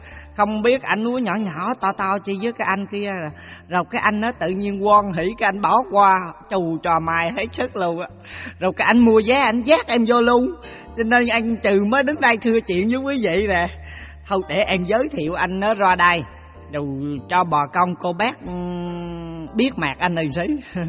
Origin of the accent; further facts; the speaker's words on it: Quang Nam, Vietnam; Dạ em là người sinh ra và lớn lên ở xứ Quảng. Em nghĩ cái này khó cần giới thiệu, nghe giọng là bà con biết em ở chỗ mô rồi hỉ.